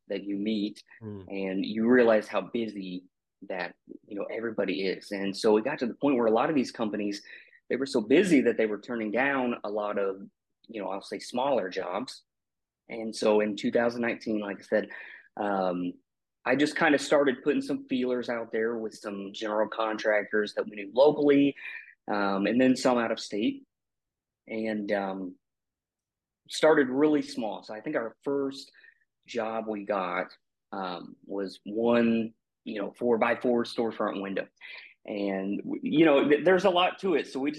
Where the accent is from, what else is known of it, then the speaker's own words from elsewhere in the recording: West Virginia, United States; I'm from West Virginia, and my favorite place to go back is, West Virginia.